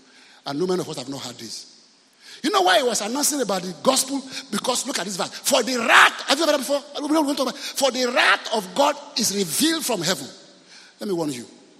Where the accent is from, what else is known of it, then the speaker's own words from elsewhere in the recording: Lagos, Nigeria; When I was growing up in Lagos